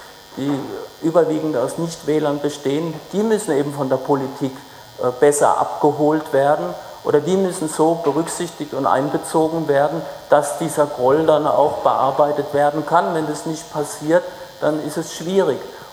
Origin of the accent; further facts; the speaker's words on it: Mannheim, Baden-Württemberg, Germany; Die gehen jetzt zum Beispiel in Mannheim, da wo ich herkomme